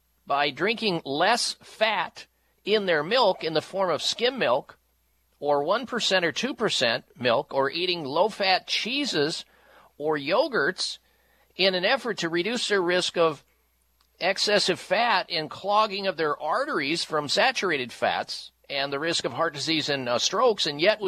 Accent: Midwest, United States; I grew up in the Midwest, and it's not normal unless you're throwing back glasses of milk every day in the Midwest

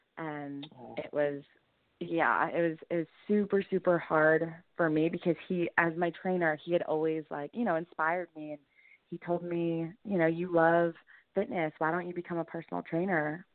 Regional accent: Maine, United States; But I grew up in Maine in a big family, and I was involved in sports my entire life.

